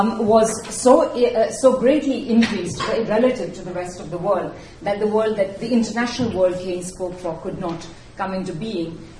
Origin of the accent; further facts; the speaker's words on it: India; particularly given my experience of growing up in India.